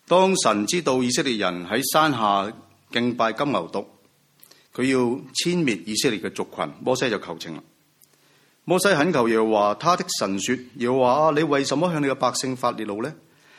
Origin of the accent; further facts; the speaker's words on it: Macau; 我出生在澳门，很小就回教会了，未够十岁的我，六十年代我已经回去澳门的第一间的宣教士的教会智道堂圣公会底下建立的教会。